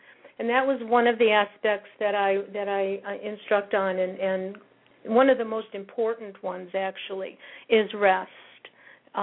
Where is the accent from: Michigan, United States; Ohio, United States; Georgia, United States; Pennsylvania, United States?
Ohio, United States; Cleveland; I grew up in Cleveland, Ohio, a suburb of Cleveland, Ohio, lived here my entire life.